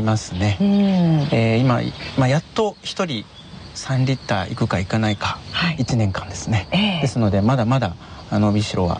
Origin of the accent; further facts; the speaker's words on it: Niigata, Japan; 私は新潟の人間なので、はい、新潟にワインを作る場所ができたというのはすごく嬉しいことですし